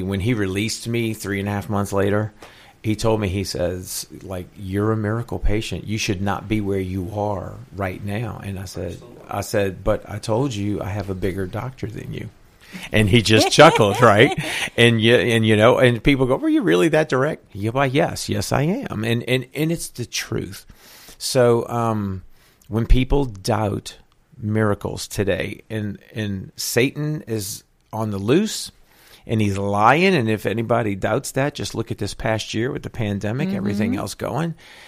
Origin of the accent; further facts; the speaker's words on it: New Orleans, Louisiana, United States; I grew up in New Orleans. I had a secular rock band in New Orleans.